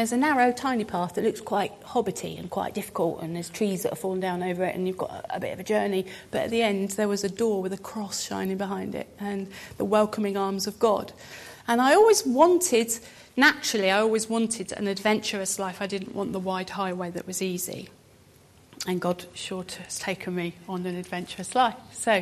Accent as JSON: {"language": "English", "town": "Guildford", "region": "South East England", "country": "United Kingdom", "said": "It was interesting because I came from Guildford."}